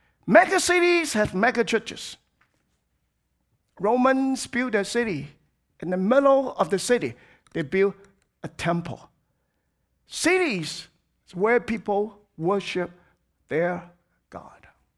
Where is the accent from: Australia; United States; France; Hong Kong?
Hong Kong; Now, I was born and raised in Hong Kong, a tiny little space with 7.5 million people.